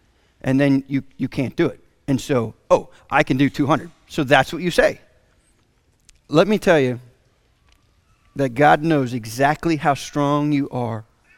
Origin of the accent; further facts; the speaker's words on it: Florida, United States; Now, I grew up in Florida, And in Florida, it is very lush, and there is palmettos and potato vines and big spiders